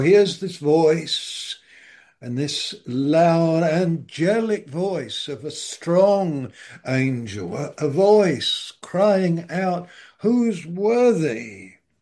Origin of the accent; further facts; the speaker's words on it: London, United Kingdom; born there; I was born here in London. Funnily enough, not far away. Do you know I was born not far away from where I happen to be sitting right now, less than a mile?